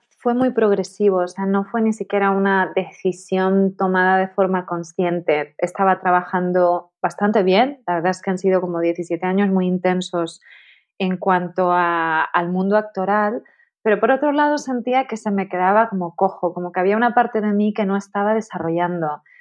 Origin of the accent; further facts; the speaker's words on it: Tenerife, Canary Islands, Spain; now in Madrid, Spain; me mudé a Madrid porque yo soy de Tenerife